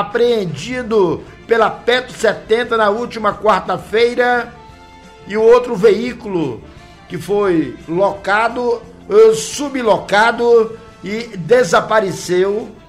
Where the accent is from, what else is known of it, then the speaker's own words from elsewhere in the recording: Ilhéus, Bahia, Brazil; Eu sou nordestino, baiano e ilhaense.